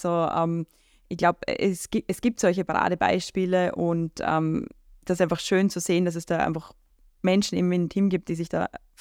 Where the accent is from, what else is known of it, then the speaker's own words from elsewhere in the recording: Lower Austria, Austria; now in Vorarlberg, Austria; als Zugezogene sozusagen kurz meinen Input dazu geben. Also ich bin ja Niederösterreicherin, da hört man sich im Dialekt